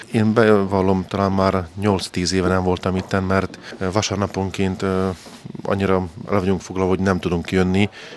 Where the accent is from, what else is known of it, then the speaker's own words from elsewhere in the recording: Palócföld, Hungary; Tehát mi igazi palóc emberek vagyunk, és mi ezt nem szégyellük, mi büszkén mondjuk, hogy mi eredeti magyarok vagyunk, palócok.